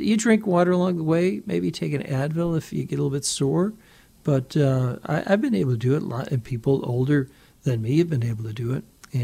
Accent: Chicago, Illinois, United States; I had to muscle through because I'm from Chicago. I'm a Bears fan, and I was in Green Bay, which is Packers territory.

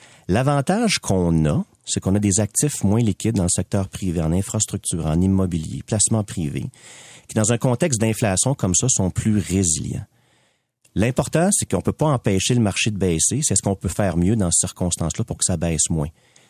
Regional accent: Quebec, Canada; Je suis un Québécois. Je suis fier.

